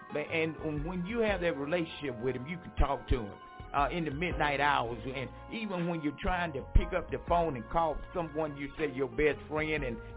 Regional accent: Franklinton, North Carolina, United States; those of you in my hometown, Franklinton, North Carolina. God bless you. And you know, I think about I think about my hometown so much.

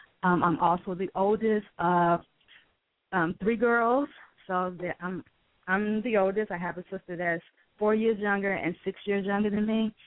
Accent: Chicago, Illinois, United States; The project, I grew up in Archer Courts, which is in Chinatown on 22nd Street, and then later in Robert Taylor Homes, that was on State Street.

